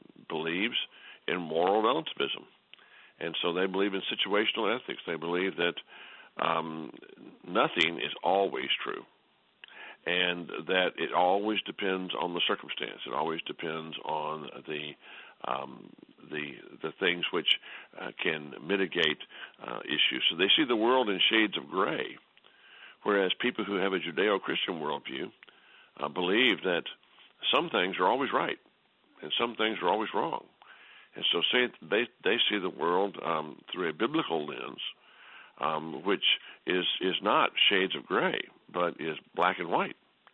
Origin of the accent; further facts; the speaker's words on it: United States; born there; I had, through the providence of God, the privilege of being born in this great country.